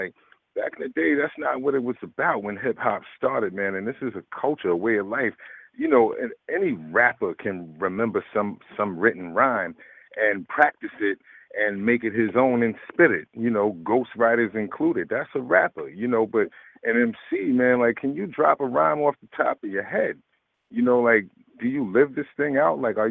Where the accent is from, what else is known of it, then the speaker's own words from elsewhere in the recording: New York, United States; Look, I'm from New York. I'm very much biased, you know what I'm saying, towards New York hip-hop.